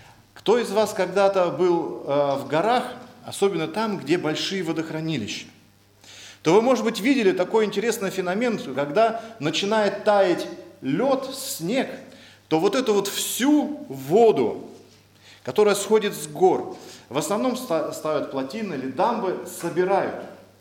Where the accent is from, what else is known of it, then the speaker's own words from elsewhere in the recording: Siberia, Russia; Когда мы были детьми, мы родом сами из Сибири, то было и очень интересно.